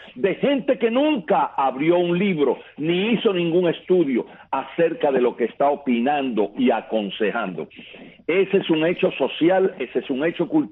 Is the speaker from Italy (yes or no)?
no; Cuba; Yo tengo que hablar como cubano